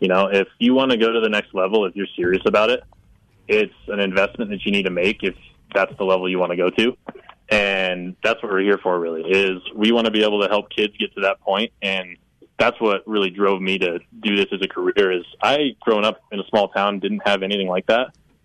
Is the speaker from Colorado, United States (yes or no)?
yes; Evergreen, Colorado, United States; I went to high school up in Evergreen, Colorado, at Clear Creek High